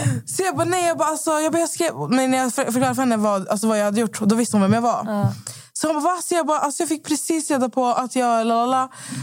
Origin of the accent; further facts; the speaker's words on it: Skövde, Västra Götaland County, Sweden; Jag var ju hemma i Skövde i 4 dagar.